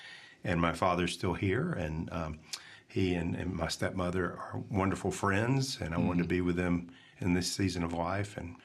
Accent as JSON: {"language": "English", "town": "Birmingham", "region": "Alabama", "country": "United States", "tie": "born or raised there", "said": "I grew up in Birmingham, and I grew up in the Episcopal tradition."}